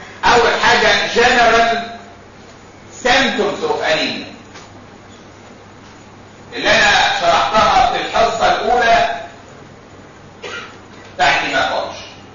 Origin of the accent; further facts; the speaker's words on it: Egypt; ما زالت موجوده عندنا في مصر في بعض الاماكن الريفيه